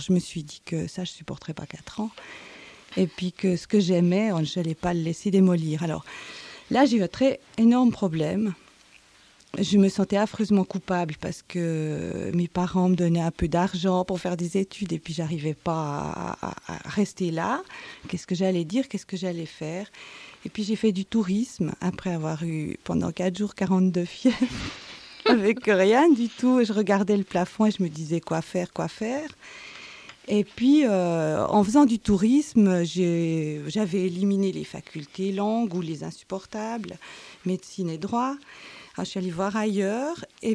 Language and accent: French; La Chaux-de-Fonds, Neuchâtel, Switzerland; moved away as an adult; now in Geneva, Switzerland; Moi je suis arrivée à Genève de la Chaux-de-Fonds pour faire mes études.